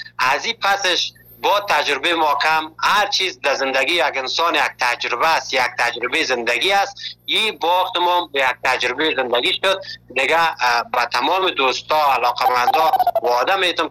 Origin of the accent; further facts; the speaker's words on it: Afghanistan; now in Malatya, Turkey; اول که از افغانستان آمدیم در یک جای یک شهر شهر مالاتیا